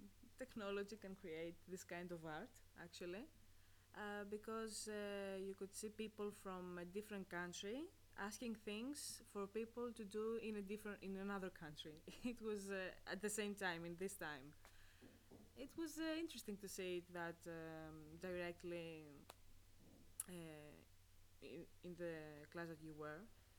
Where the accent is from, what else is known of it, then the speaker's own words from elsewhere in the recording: Greece; I come from Greece and I'm here as an Erasmus student for one semester.